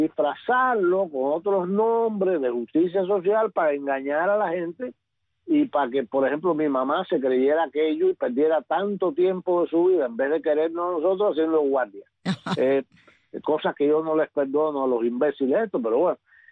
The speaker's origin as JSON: {"language": "Spanish", "country": "Cuba", "moved": "yes", "said": "ya después que me fui de Cuba, aquí me enteré"}